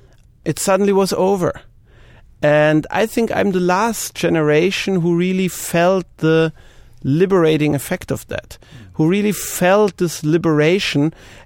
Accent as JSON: {"language": "English", "region": "Vienna", "country": "Austria", "tie": "born or raised there", "said": "I grew up in Vienna, not far from the border to Hungary and the border to Czechoslovakia"}